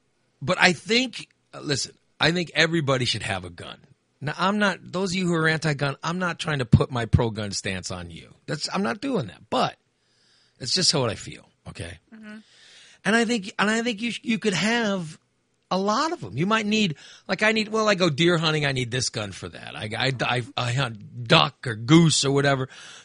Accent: Illinois, United States; Like I said, I grew up in Macoupin County. I'm a Macoupin County Democrat. I grew up down there.

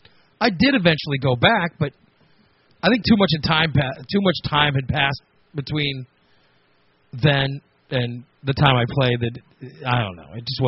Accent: Gillespie, United States; I had a lot of fun growing up. I had a lot of fun going growing up in Gillespie.

